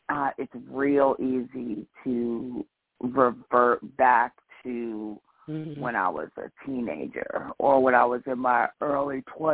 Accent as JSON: {"language": "English", "region": "New York", "country": "United States", "also_born_or_lived": "Washington, D.C.", "said": "which is where I come from. I come from New York. I came from the D.C. area."}